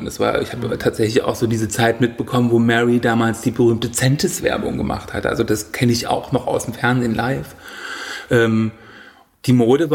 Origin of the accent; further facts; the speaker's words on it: Halle, Saxony-Anhalt, Germany; Ich habe damals in Halle an der Saale gelebt, wo ich herkomme